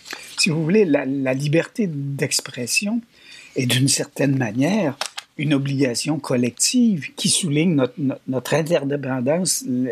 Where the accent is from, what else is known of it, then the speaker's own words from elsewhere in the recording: Quebec, Canada; chez nous au Québec